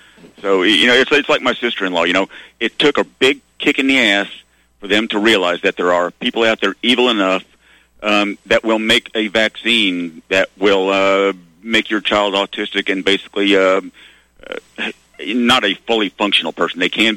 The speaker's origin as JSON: {"language": "English", "region": "Arkansas", "country": "United States", "tie": "born or raised there", "said": "You know, like I said, I grew up in Arkansas. I know people who actually knew the Clintons"}